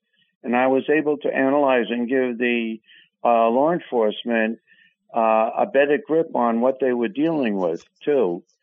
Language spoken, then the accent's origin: English; Massachusetts, United States; now in New Jersey, United States; about 1990, when I moved to New Jersey from Massachusetts, I was actually doing readings through the handwriting.